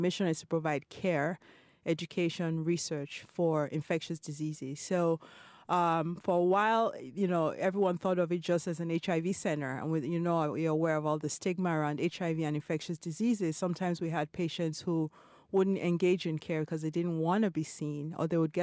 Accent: Nigeria; moved away as an adult; also born or lived in Ithaca, United States; now in Chicago, United States; Grew up in Nigeria. So I was born in Ithaca, New York.

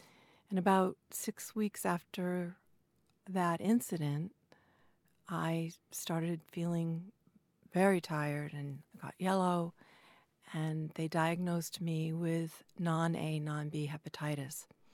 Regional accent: Grass Valley, California, United States; I'm from Grass Valley, California.

